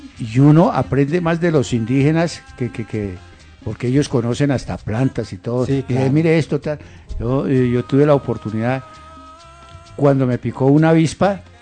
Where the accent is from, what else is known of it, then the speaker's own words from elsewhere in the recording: Colombia; nosotros venimos de los indios chipchas, entonces, y somos colombianos.